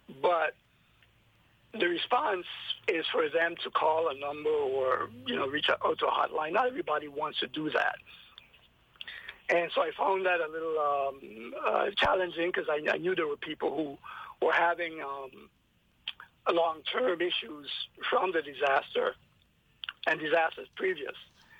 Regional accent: U.S. Virgin Islands; So I grew up in the Virgin Islands

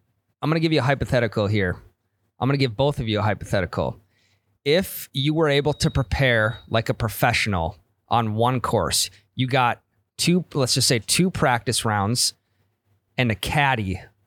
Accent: Midwest, United States; I'm from the Midwest, man. I can help out.

